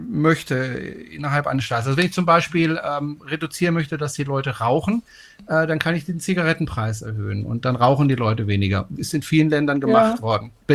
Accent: Freiburg, Baden-Württemberg, Germany; Ich bin ja ein Freiburger Bobbele. Ich komme ja aus Freiburg

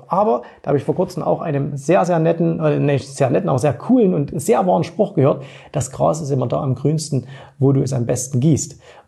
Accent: East Germany, Germany; born or raised there

